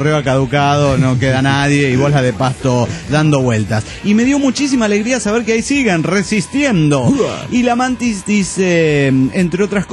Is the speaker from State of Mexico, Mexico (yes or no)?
no; Mexico City, Mexico; Soy el Tacuben del DF mexicano.